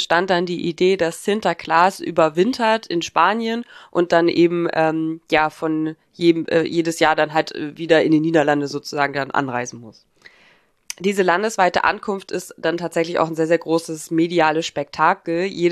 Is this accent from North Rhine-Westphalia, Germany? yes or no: no; Saxony-Anhalt, Germany; Also bei uns, ich bin ja in Sachsen-Anhalt aufgewachsen